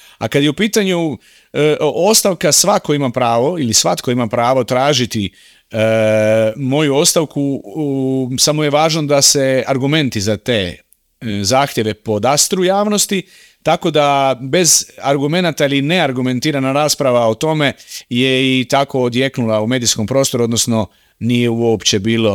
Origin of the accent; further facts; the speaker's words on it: Croatia; Pa ja sam naravno subjektivan kao Hrvat